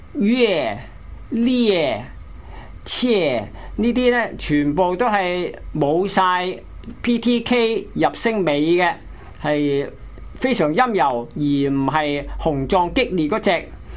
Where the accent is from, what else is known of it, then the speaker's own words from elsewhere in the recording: Hong Kong; 八百年后我们香港人不会再屈服的了